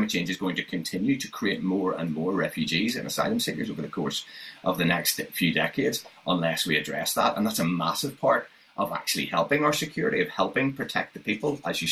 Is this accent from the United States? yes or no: no; Northern Ireland, United Kingdom; I mean, I see this because I come from Northern Ireland.